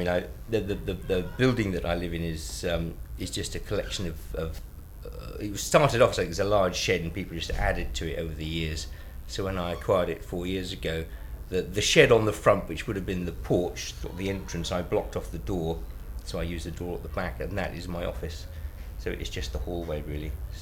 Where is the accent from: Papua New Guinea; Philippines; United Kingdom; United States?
United Kingdom; St Albans, East of England; I'm 54 and I'm from St Albans.